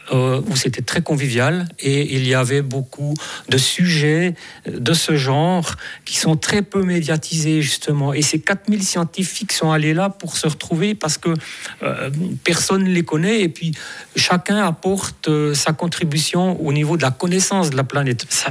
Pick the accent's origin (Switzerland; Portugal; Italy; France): Switzerland; je suis un petit Suisse qui vient voir vos grandes fusées décoller.